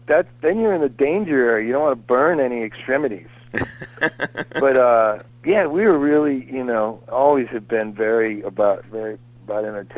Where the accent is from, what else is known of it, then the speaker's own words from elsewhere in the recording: Hollywood, California, United States; But we like to entertain. We're from Hollywood, man. We're entertainers.